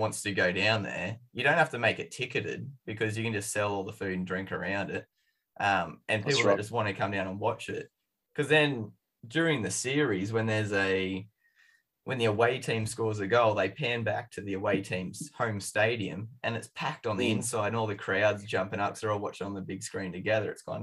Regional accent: Queensland, Australia; As a Queenslander, I was stoked Frizzell.

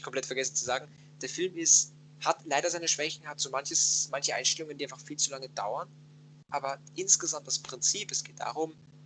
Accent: Austria; accent: Austrian; ich spreche noch mit diesem leicht österreichischen Dialekt, was für mich als Österreicher natürlich dann noch um einiges schlimmer ist

